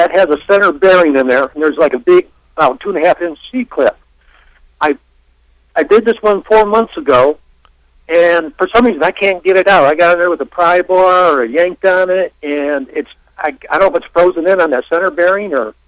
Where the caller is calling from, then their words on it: Detroit, Michigan, United States; Hey, I'm calling from Detroit, Michigan.